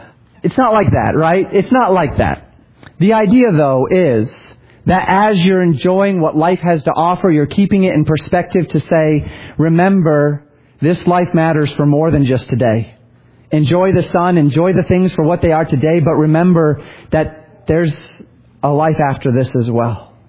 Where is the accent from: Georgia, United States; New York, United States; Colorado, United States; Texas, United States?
Colorado, United States; I grew up in Colorado, that I used to get when I climb one of those mountains.